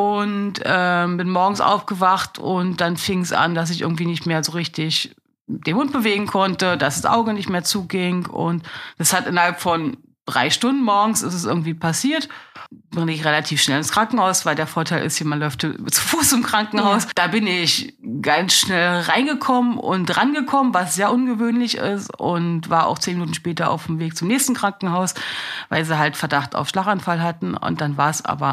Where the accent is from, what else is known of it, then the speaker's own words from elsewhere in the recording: Berlin, Germany; ich wohne also schon immer in Berlin, bin gebürtige Berlinerin